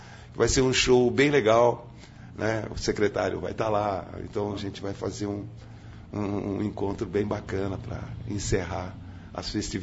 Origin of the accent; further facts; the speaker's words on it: Campinas, São Paulo, Brazil; also born or lived in Amparo; E eu sou de Campinas, né? E não abro mão. Né? Nasci em Amparo, mas, poxa, aqui a minha relação com Campinas é bastante intensa, né?